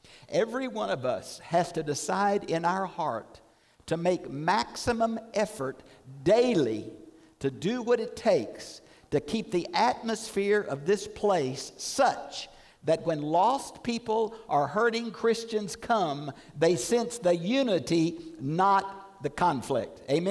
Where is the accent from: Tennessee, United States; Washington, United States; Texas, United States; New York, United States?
Texas, United States; Houston; And, you know, I grew up in Houston. I really thought milk came out of a carton, not out of a cow. So I am not a rural farm person, okay?